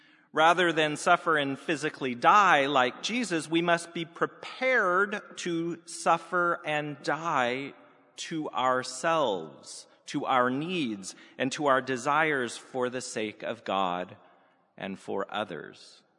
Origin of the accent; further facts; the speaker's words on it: West Coast, United States; And even though I grew up on the West Coast, where we have a rather relaxed view of social proprieties